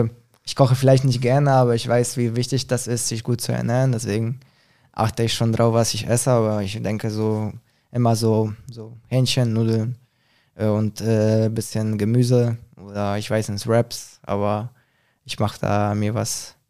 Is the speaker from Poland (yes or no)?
yes; Świnoujście, West Pomeranian Voivodeship, Poland; German is a second language; ich komme auch aus Swinemünde, da ist auch Baltiksee